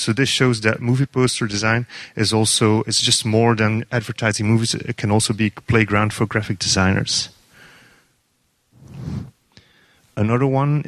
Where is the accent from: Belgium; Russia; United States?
Belgium; English is a second language; I started originally on the Belgian blog because I'm from Belgium. That's why my accent is sometimes a little funny.